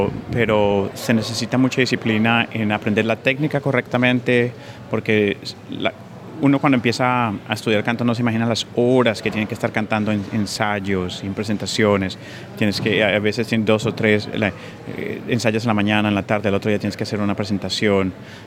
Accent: Colombia; now in Australia; ahora yo soy parte de Australia también. Soy tan colombiano como australiano hoy en día.

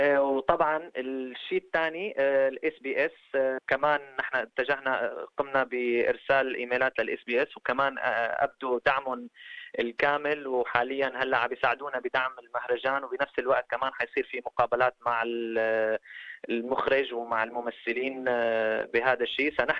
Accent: Syria

